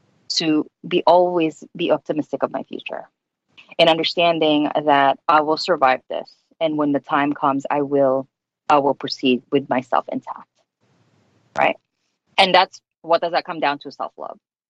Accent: Philippines; growing up in the Philippines and growing up in that culture where, you know, I did say this in the book

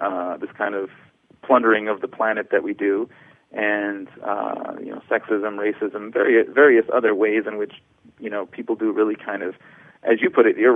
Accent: United States; the guy asked me where I was from, and I said I was from America.

